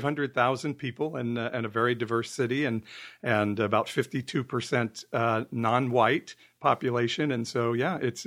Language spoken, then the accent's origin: English; Midwest, United States; born or raised there